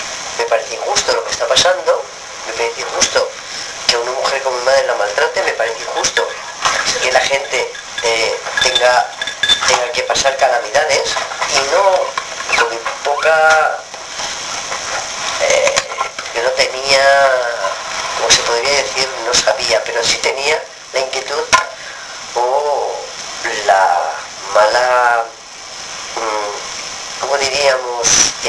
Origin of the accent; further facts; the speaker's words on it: Talavera de la Reina, Castilla-La Mancha, Spain; born there; Yo nací en Talavera, en Toledo.